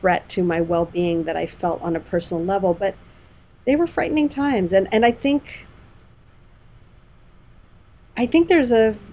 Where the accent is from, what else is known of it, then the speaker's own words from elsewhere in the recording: California, United States; So my lived reality butted up against the reality of growing up in California.